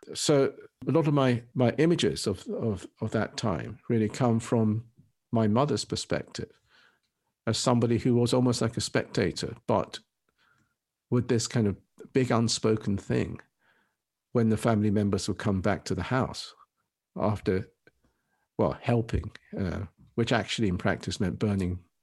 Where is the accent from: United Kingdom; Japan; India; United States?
Japan; Nagasaki; the fact that I came from Nagasaki doesn't kind of loom over me